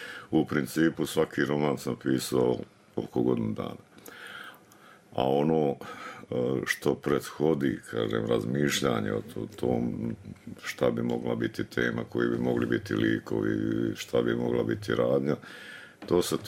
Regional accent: Sarajevo, Federation of Bosnia and Herzegovina, Bosnia & Herzegovina; also born or lived in Potkozarje; To do neke 8. godine kad je otac konačno dobio službu u Sarajevu i kad smo preselili u Sarajevo, onda sam završio osnovnu, srednju, fakultet, postdiplomski studij, to je Sarajevo do rata. Ali da. Evo, rano djetinjstvo je Hercegovina i Potkozarje.

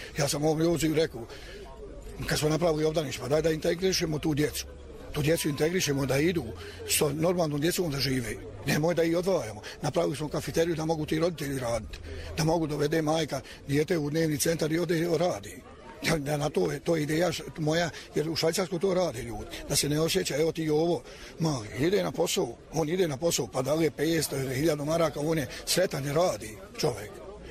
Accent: Vranjak, Republika Srpska, Bosnia & Herzegovina; moved away; ja sam ošao iz Vranjaka prije 50 godina.

